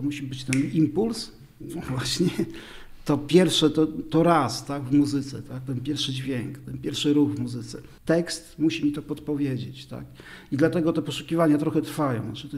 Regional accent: Lublin, Lublin Voivodeship, Poland; Jestem z Lublina, jestem stąd.

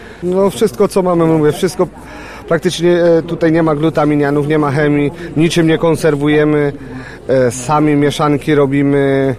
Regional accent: Wandalin, Lublin Voivodeship, Poland; jesteśmy z małej miejscowości Wandalin.

